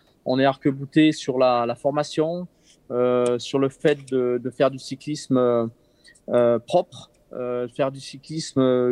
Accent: Briançon, Provence-Alpes-Côte d'Azur, France; born there; je suis né à Briançon dans les Hautes-Alpes, hein, le Galibier, l'Issoire, J'habite en Savoie

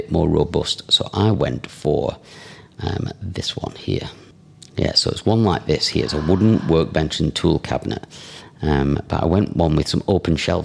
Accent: Scotland, United Kingdom; I am Scottish, yeah.

